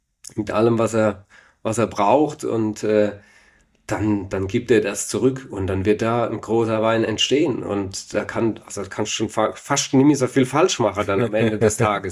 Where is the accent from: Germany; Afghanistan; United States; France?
Germany; Rhineland-Palatinate; Also du kommst dahin als Pfälzer und denkst, ich kann alles, weiß alles